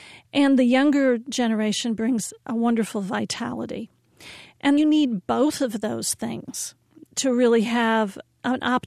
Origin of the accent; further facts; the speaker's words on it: Louisville, Kentucky, United States; I'm from Louisville, Kentucky. I'm in my 60s